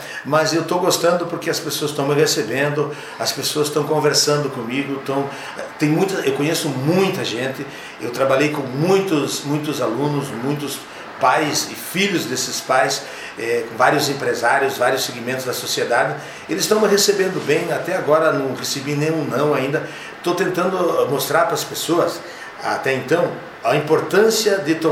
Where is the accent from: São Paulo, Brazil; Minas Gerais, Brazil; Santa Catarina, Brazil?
Santa Catarina, Brazil; Xaxim; now in Xanxerê, Brazil; eu sou um cidadão que nasci em Xaxim, né? Aos 16 anos, o dia que eu fiz 16 anos, eu vim morar em Xanxerê. Resido aqui há mais de 30 anos.